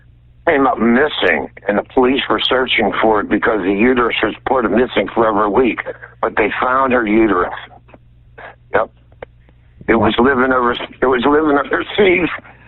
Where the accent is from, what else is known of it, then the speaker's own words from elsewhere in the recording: Beaver, Pennsylvania, United States; Yeah, we're from Beaver, Pennsylvania.